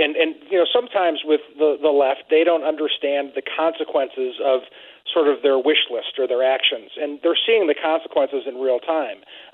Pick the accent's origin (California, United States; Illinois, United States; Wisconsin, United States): Illinois, United States; Chicago; I'm a Chicagoan